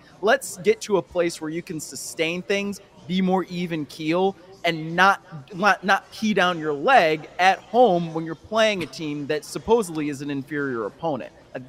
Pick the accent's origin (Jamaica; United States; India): United States; Shaker Heights, Ohio; Like I'm from Cleveland, all right? Like it's Cuyahoga County, it is literally right next to the city line.